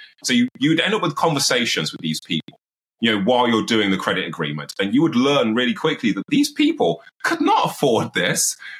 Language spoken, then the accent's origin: English; Birmingham, West Midlands, United Kingdom; I grew up in the middle of the poll tax riots era. I grew up in Birmingham, in Bordesley, you know, where the Peaky Blinders are from.